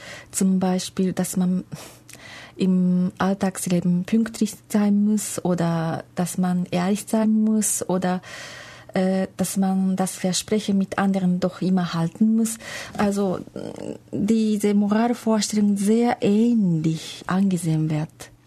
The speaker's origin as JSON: {"language": "German", "region": "Tokyo", "country": "Japan", "second_language": "German", "said": "Ich komme aus Tokio, zwar aus Japan. Ich bin geboren vor langer, langer Zeit."}